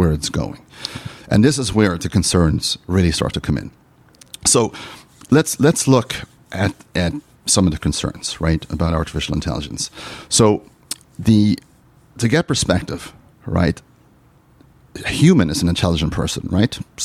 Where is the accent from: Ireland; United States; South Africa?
Ireland; I'm here today, I'm from Ireland, I'm here today